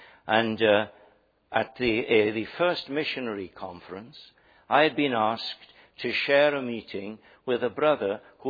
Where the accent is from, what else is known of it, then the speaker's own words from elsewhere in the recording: Wales, United Kingdom; first language cy; English is a second language; Whenever I come back from Lima, my heart goes out to my land of Wales. My first language is Welsh. I do most of my praying in Welsh.